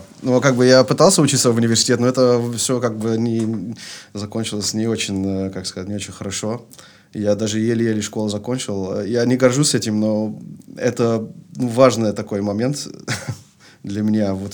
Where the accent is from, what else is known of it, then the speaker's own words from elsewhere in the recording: Leffinge, West Flanders, Belgium; Вообще я не вырос в Остенде, я вырос в деревне недалеко от Остенде, под названием Лаффинге. Моя мама там до сих пор живет